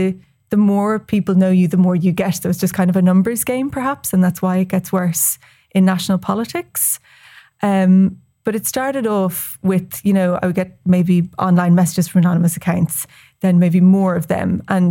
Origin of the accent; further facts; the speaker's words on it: Munster, Ireland; Like, I'm from West Cork.